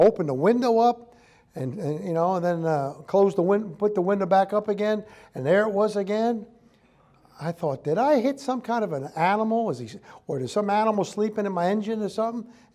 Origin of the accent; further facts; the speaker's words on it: New York, United States; when I was a little kid, Brother Legault, growing up in New York, in the city, we didn't say scared. We always said us scared.